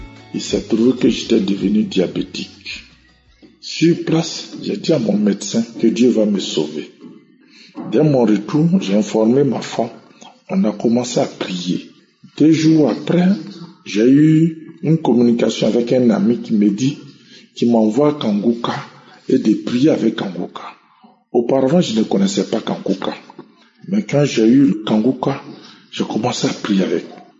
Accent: Côte d’Ivoire; Je suis ivoirien. Je réside à Yamoussoukro.

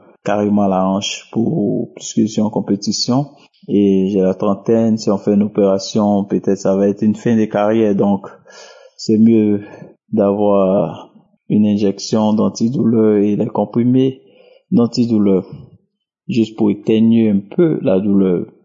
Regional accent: Côte d’Ivoire; now in Austria; Salut, je suis un Ivoirien vivant en Autriche.

